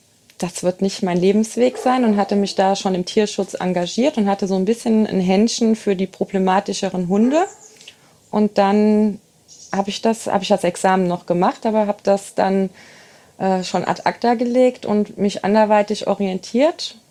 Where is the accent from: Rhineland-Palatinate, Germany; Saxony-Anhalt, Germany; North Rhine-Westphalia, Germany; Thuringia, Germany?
Rhineland-Palatinate, Germany; Engers; now in Linkenbach, Germany; ich bin in Engers sozusagen geboren und aufgewachsen. Habe da eine sehr schöne Jugend gehabt, war dann weg zum Studieren und zur Ausbildung. Und als ich zurückkam, habe ich noch ein paar Jahre auf dem Block gewohnt.